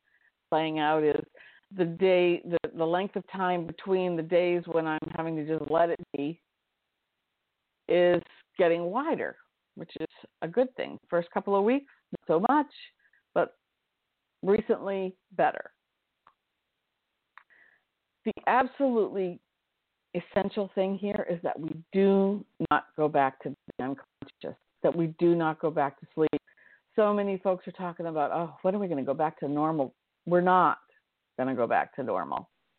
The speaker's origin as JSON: {"language": "English", "region": "Maine", "country": "United States", "tie": "born or raised there", "said": "I grew up in Maine, the great state of Maine. I'm very proud to be from the great state of Maine."}